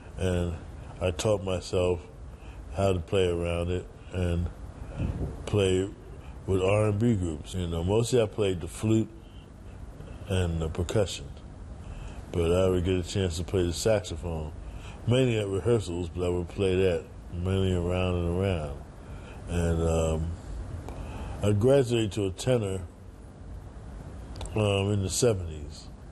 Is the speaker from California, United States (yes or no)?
no; Philadelphia, Pennsylvania, United States; born there; I was born in Philadelphia.